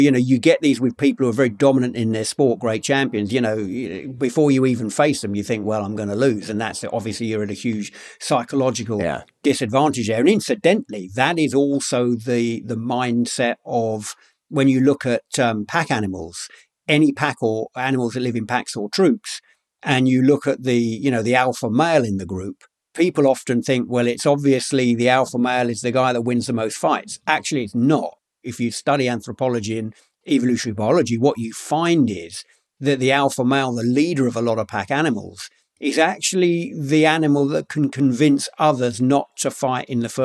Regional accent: London, United Kingdom; born or raised there

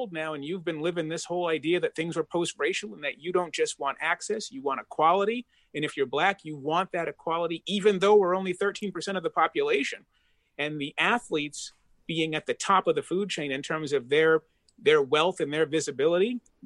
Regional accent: Boston, Massachusetts, United States; when I was a kid growing up in Boston, I'm 51 years old.

